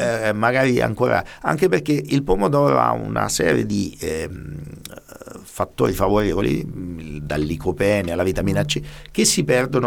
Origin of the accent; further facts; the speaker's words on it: Rome, Lazio, Italy; questo perché io vengo da Roma